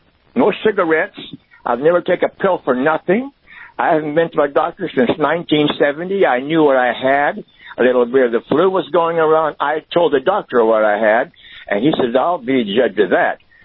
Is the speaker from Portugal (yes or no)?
yes; Portugal; English is a second language; now in United States; I come from Portugal.